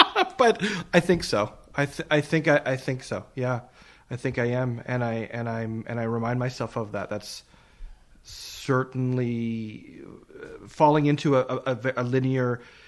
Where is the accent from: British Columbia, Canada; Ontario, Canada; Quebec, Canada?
British Columbia, Canada; Richmond; also born or lived in Manitoba; Well, after my family moved when I was quite young from Manitoba, I spent my formative years and youth in Richmond, BC. So that's just, of course, south of Vancouver.